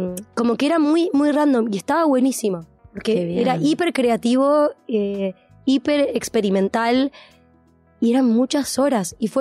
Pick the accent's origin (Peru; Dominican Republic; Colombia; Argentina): Argentina; Ramos Mejía, Buenos Aires Province; also born or lived in Del Viso; Yo fui a 2 colegios. Hasta los 14 años fui al Ward en Ramos Mejía.